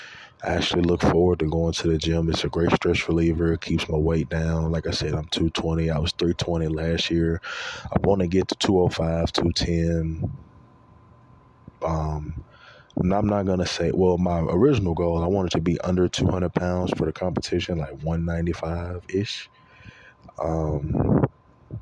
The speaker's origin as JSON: {"language": "English", "region": "Louisiana", "country": "United States", "said": "So, you know, I'm from Louisiana, I live in Texas."}